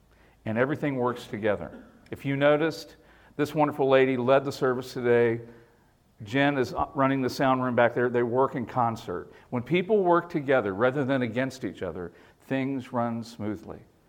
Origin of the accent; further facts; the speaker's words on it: West Virginia, United States; also born or lived in Baltimore; I remember when we moved up from Baltimore, I was born in West Virginia, we moved to Baltimore, Dad worked, we moved back to West Virginia